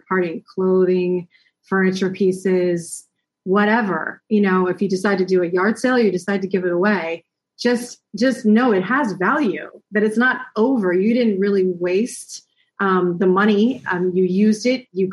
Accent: United States; I say we being an American, the States

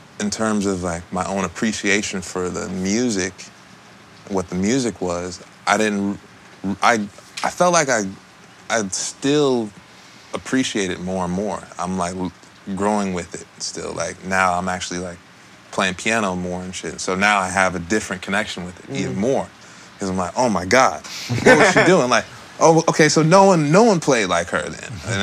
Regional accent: Los Angeles, California, United States; Yeah, I was, I'm from the Valley. I'm from around this way.

